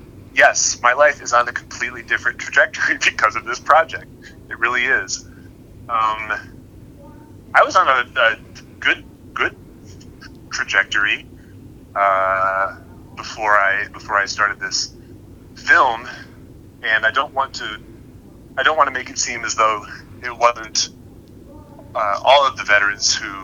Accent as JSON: {"language": "English", "region": "Iowa", "country": "United States", "tie": "born or raised there", "said": "That's what we do as Iowans. I grew up in Iowa."}